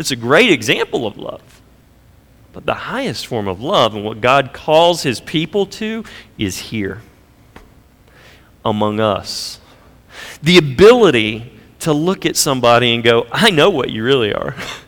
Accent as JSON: {"language": "English", "region": "the South", "country": "United States", "said": "I'm from the South. In fact, the denomination that I became a believer in and really grew in my faith in was historically a strong part of supporting slavery."}